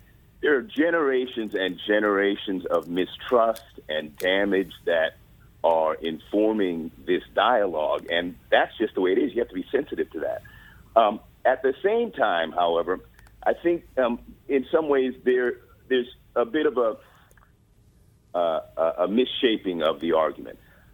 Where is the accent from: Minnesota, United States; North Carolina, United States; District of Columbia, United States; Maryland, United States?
District of Columbia, United States; Washington; I grew up in Southeast D.C., minutes from RFK Stadium, Chocolate City.